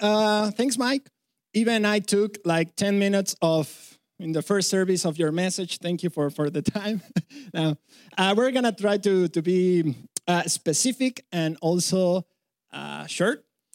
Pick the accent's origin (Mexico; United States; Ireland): Mexico; accent: Mexican; English is a second language; Funny accent? Yes, that's why, because I'm from Mexico